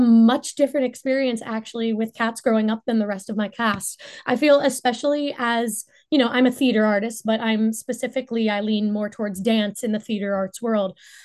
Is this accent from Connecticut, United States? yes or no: no; Silver Spring, Maryland, United States; So I actually grew up around here. I'm from Silver Spring, Maryland. I'm a product of the Montgomery County school system, you know, all of the 18 years.